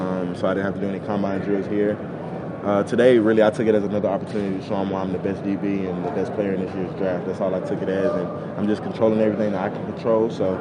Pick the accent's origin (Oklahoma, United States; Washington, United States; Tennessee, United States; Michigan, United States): Tennessee, United States; not because I'm a guy from Tennessee.